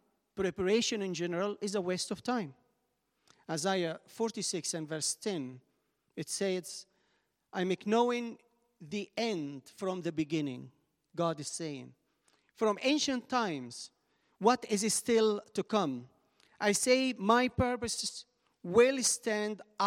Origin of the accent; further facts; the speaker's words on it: Egypt; now in London, United Kingdom; I came to London from Egypt, that's 1995, quite long time. I had to write a letter to my family, wait 2 weeks, and the letter will come back.